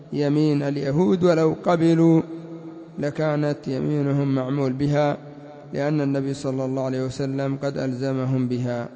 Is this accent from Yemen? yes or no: yes; Yemen; وعندنا في اليمن ربما يأتون ببعض الألفاظ التي ليس عليها دليل، لا سيما في البلاد العليا